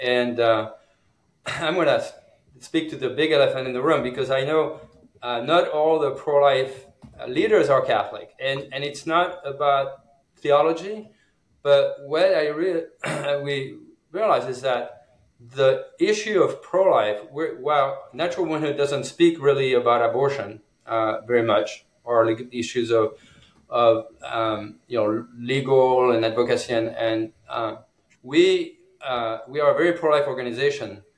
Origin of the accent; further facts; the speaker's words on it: eastern France, France; I grew up in France in a Catholic family and in a small dairy farm in the eastern part of France. And in my teenagers, I left the church, and I grew up like many young French people as Catholic.